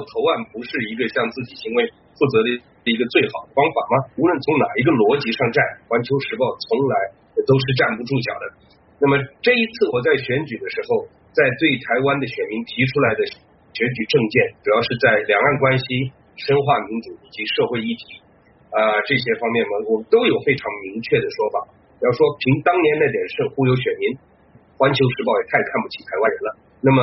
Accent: China; moved away as an adult; now in Taiwan; 因为毕竟我们从小在中国长大的这个教育过程之中，对于国家统一一直抱持高度的向往

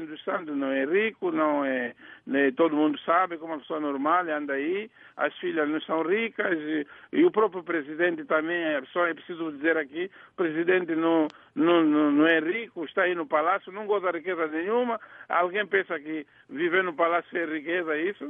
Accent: Angola; eu sou uma pessoa bem-sucedida em Angola, em África, sou angolano, sou empresário

